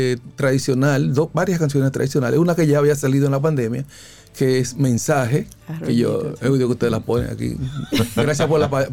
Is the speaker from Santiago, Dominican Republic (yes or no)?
yes; Santiago de los Caballeros, Santiago, Dominican Republic; tú sabes que yo soy de Santiago, ¿verdad?